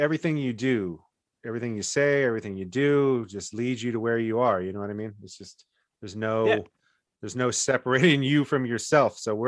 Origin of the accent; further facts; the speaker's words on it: Virginia, United States; Yeah, my hometown in Virginia is it's close to 30,000.